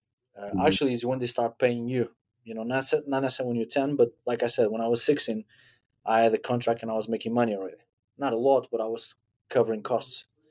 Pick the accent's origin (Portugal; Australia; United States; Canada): Portugal; English is a second language; I cannot talk by entire Europe because I'm only from Portugal